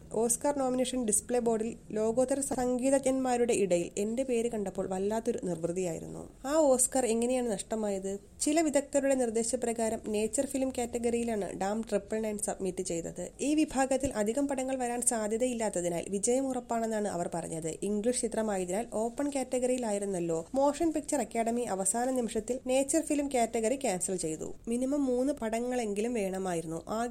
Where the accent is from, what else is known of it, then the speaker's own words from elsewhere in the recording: Ollur, Kerala, India; ജനിച്ചു വളർന്ന ഒല്ലൂരിലെ ഞങ്ങളുടെ ഇടവകയിലെ അച്ഛൻ എനിക്കൊരു വയലിൻ സമ്മാനമായി തന്നു. അങ്ങനെ പള്ളിയിലെ മ്യൂസിക്കൽ ട്രൂപ്പിൽ അംഗമായി, പിന്നീട് ഒല്ലൂരിലും തൃശൂരിലുമുള്ള പല ഗായക സംഘങ്ങളിലും വയലിനിസ്റ്റായി പ്രവർത്തിച്ചു.